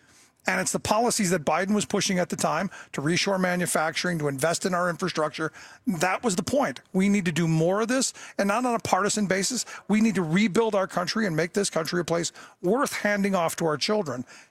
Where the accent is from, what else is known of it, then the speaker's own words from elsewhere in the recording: Cleveland, Ohio, United States; The reality is I grew up in Cleveland, and as a kid, I watched the city deindustrialize.